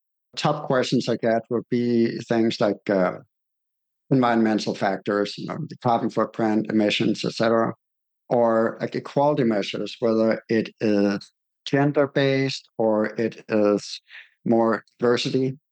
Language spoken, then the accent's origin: English; Denmark; I'm actually from Denmark.